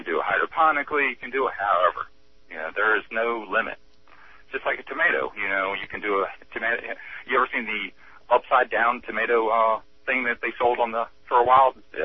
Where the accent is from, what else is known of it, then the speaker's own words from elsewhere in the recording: Virginia, United States; Well, you know, I'm originally from Virginia.